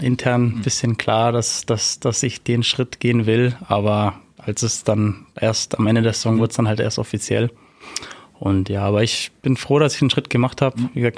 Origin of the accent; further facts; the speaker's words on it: Ravensburg, Baden-Württemberg, Germany; Ich komme ja selbst aus Ravensburg